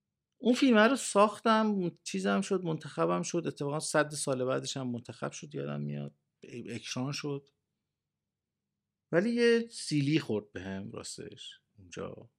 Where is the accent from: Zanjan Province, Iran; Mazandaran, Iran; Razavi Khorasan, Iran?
Zanjan Province, Iran; Zanjan; خب طبیعیه برای ما کنتراست داره از فضایی که من از زنجان اومدم، ندیده بودم